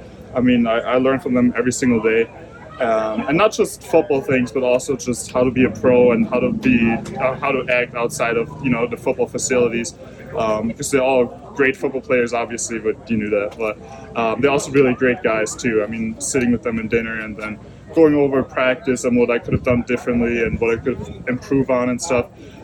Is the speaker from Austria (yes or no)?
yes; Austria; growing up in Austria, you're obviously interested in soccer